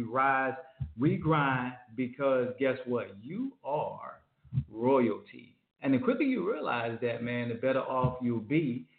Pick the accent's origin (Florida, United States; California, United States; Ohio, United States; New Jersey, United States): Florida, United States; I'm from Florida, man. I love beats.